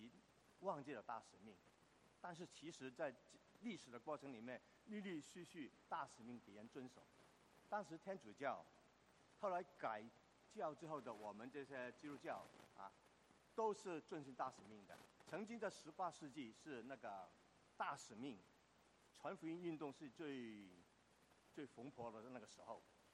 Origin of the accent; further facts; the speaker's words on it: Hong Kong; 我在香港长大